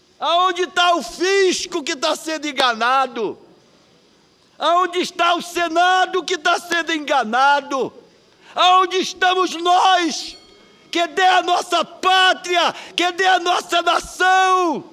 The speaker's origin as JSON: {"language": "Portuguese", "region": "Pará", "country": "Brazil", "said": "esse jornal que eu tenho na mão, chamado Diário do Pará, não tem credibilidade na minha terra."}